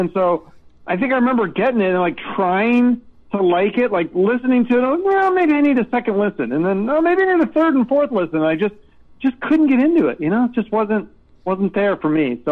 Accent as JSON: {"language": "English", "town": "Seattle", "region": "Washington", "country": "United States", "tie": "born or raised there", "said": "Like, growing up in Seattle in the 90s. I would have got my ass kicked."}